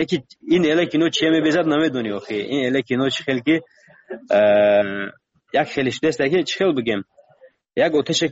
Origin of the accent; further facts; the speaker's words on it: Tajikistan; من گفتم من تاجیکم گفتم از تاجیکستان